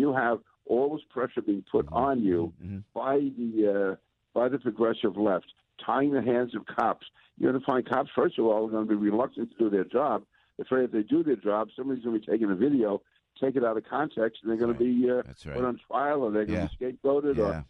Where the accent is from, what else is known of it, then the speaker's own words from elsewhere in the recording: New York, United States; also born or lived in New Jersey; And, you know, growing up in the New York, New Jersey, where we see the tremendous achievements and accomplishments of the Jewish American community